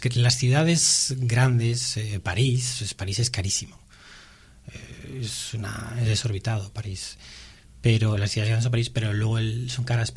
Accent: Laredo, Cantabria, Spain; yo vengo de Laredo

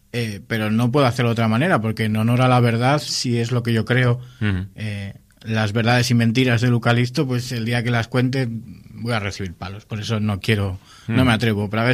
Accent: Laredo, Cantabria, Spain; No por ser yo laredano. O sea, no es porque lo tenga al lado de casa

